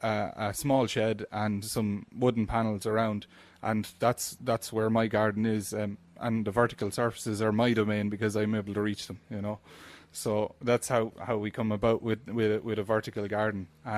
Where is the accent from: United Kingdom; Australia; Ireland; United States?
Ireland; Tullamore, Leinster; I'm from Tullamore in County Offaly, and I'm living in a housing estate